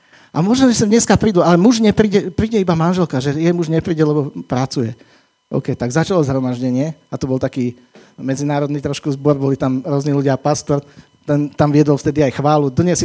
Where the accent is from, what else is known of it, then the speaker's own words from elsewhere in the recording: Partizánske, Trenčín Region, Slovakia; Však my sme z Partizanského.